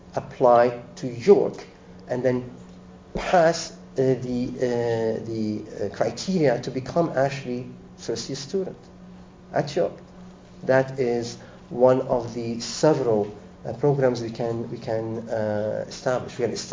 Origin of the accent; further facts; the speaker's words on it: Lebanon; English is a second language; I'm from Lebanon.